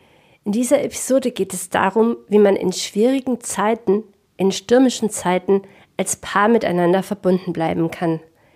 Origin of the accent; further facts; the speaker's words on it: Southern Germany, Germany; Ich komme aus Süddeutschland, ich sag schau mal und dann erkläre ich irgendwas.